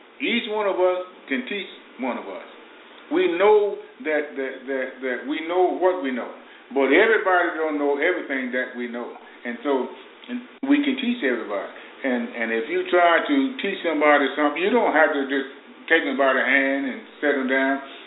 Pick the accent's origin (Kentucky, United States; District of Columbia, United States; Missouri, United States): District of Columbia, United States; Washington; We're from Washington, D.C.